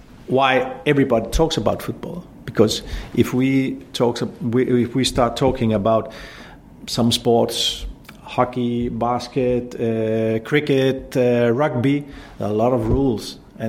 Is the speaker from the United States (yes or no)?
no; Denmark; Because I come from Northern Europe. We sometimes, especially Denmark, we ask why when people say something.